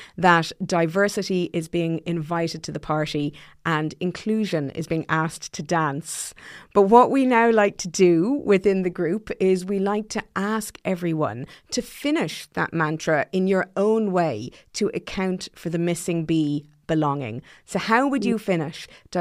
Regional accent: Ireland; I'm very proud, as an Irish woman

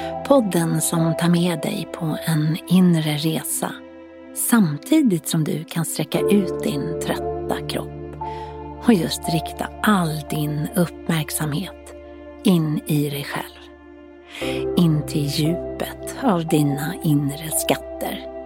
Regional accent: Gotland, Sweden; Jag är gotlänning. Min pappa föddes i Visby av gotländska föräldrar.

